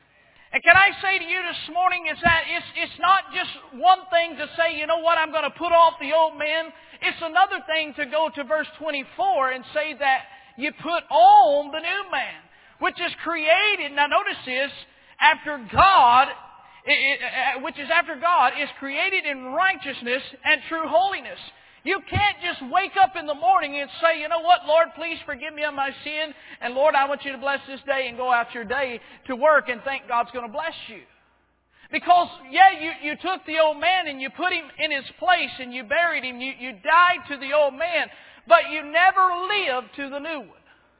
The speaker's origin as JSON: {"language": "English", "region": "Florida", "country": "United States", "said": "which that's where I'm from Florida, though."}